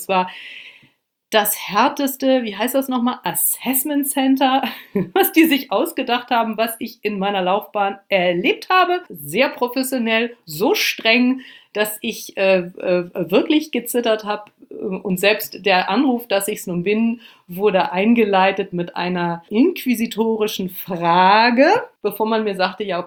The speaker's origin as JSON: {"language": "German", "region": "Lower Saxony", "country": "Germany", "also_born_or_lived": "Brazil", "moved": "as an adult", "said": "Ich bin mit 18 Jahren, das habe ich denen erzählt, also ich komme vom Land, aus Niedersachsen"}